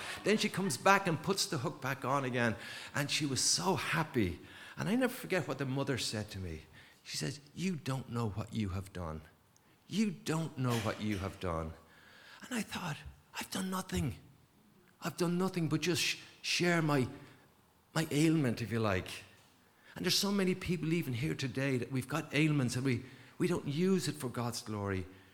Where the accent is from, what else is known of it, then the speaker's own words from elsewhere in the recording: East Coast, Ireland; because I'm from the East Coast, that's where I was born and raised.